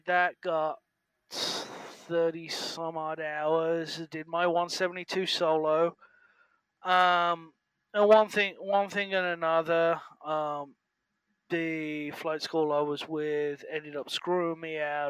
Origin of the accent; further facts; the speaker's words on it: England, United Kingdom; moved away as an adult; No, I'm from England.